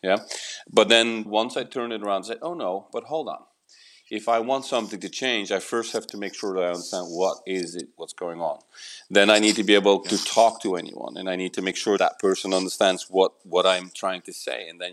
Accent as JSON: {"language": "English", "country": "Netherlands", "second_language": "English", "said": "I'm from the Netherlands, and I'm not sure, but I think we're one of the most most direct people considered in the whole world."}